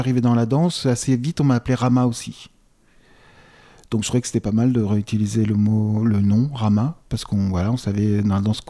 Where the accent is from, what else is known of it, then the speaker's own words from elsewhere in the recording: Saint-Ouen, Île-de-France, France; also born or lived in Avignon; Je suis né à Avignon, j'ai vécu un tout petit peu à Avignon, après je suis allé en région parisienne, j'ai vécu en région parisienne en banlieue, dans le 9-3, à Saint-Ouen